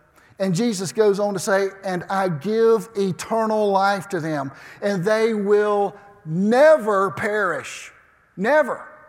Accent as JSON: {"language": "English", "region": "Georgia", "country": "United States", "said": "Now, I'm from South Georgia, and I understand everlasting to mean just"}